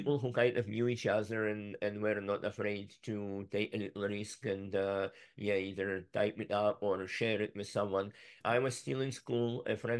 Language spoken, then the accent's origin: English; Vilnius, Vilnius County, Lithuania; English is a second language; I am from Vilnius, Lithuania. That was part of USSR. I was born in 1969.